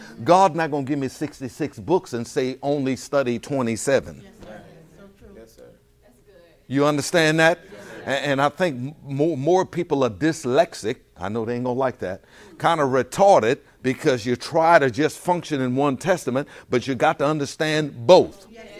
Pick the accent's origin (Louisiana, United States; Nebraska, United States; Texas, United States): Louisiana, United States; New Orleans; If you from Atlanta, don't get upset with me. I'm from New Orleans.